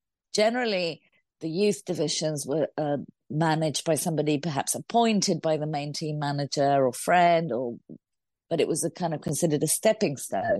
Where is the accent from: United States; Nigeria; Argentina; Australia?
Argentina; And I, growing up in Argentina, had this kind of 1978 World Cup victory, which was huge in sort of social terms and everything it meant.